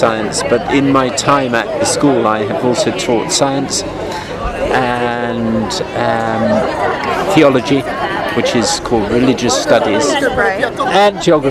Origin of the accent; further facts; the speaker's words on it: Cambridge, East of England, United Kingdom; I'm English.